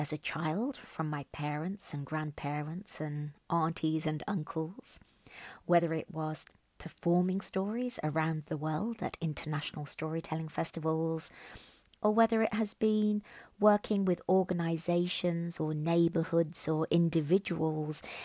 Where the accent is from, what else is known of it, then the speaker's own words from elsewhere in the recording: Birmingham, West Midlands, United Kingdom; also born or lived in Ghana; now in Sweden; I am a Brummie, that means a person who was born in Birmingham in the United Kingdom. And I have lived for 6 years in Ghana in West Africa and currently reside in Sweden.